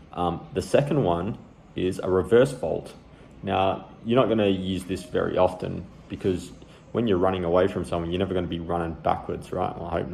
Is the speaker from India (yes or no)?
no; Perth, Western Australia, Australia; And I'm not from Melbourne. I'm from Perth